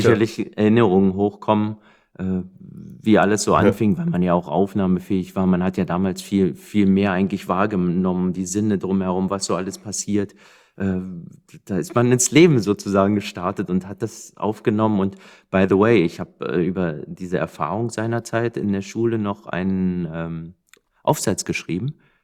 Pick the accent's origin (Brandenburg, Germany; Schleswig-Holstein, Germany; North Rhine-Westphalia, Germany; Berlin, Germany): Berlin, Germany; ich als absoluter No-Name aus Berlin, keinerlei Vorahnung